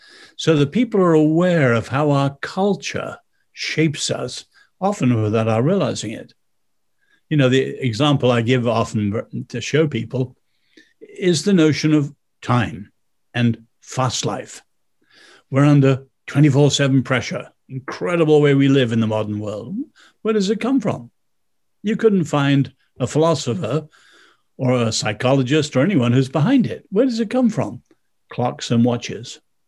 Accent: China; Not once in all my 10 years growing up in China did I ever see my parents, who were often threatened, did I ever see them anything but a quiet faith in God.

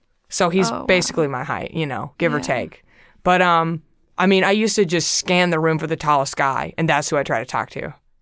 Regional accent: Southern United States, United States; now in Los Angeles, United States; I'm from the South. We are bred on GMO beef and corn, and everybody's tall.

